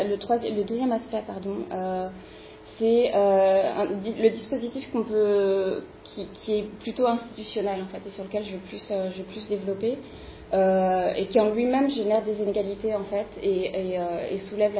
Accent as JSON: {"language": "French", "country": "France", "said": "en tant que Française"}